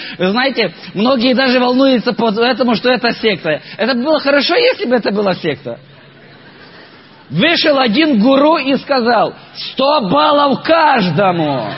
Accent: Mukachevo, Zakarpattia Oblast, Ukraine; first language Ukrainian; Russian is a second language; Я сам из Западной Украины, из города Мукачево. И мне бы было легче говорить по-украински, быстрее и лучше я бы вам рассказал.

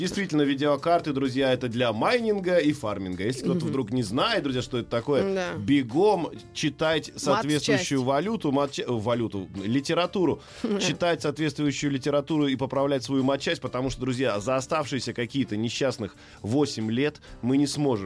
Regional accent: Siberia, Russia; Я вырос в Сибири.

